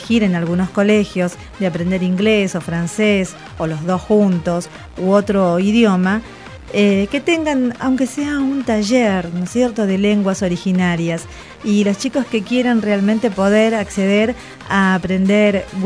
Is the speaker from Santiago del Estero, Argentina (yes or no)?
no; Buenos Aires, Argentina; nosotros como argentinos o como bonaerenses o porteños